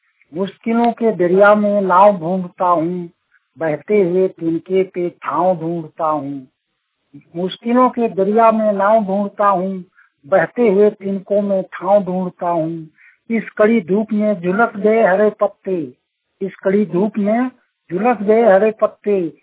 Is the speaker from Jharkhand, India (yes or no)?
yes; Bokaro, Jharkhand, India; बोकारो जिला का निवासी हूँ।